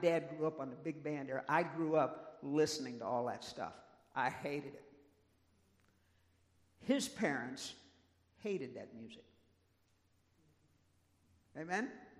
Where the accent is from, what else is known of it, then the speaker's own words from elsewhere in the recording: St. Louis, Missouri, United States; I grew up in St. Louis, Missouri, in the suburbs there.